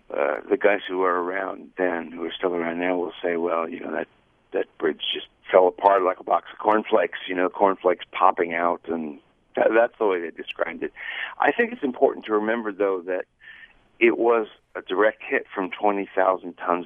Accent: Florida, United States; My goodness, I was born in 1958. I'm an old guy, so my parents had moved down from Chicago. I was born in Florida, and crossing the Skyway was something you just got used to.

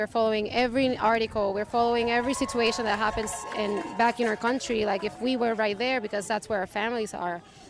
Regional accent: Puerto Rico; As Puerto Ricans, like living in the island or outside of the island, we just feel the same way.

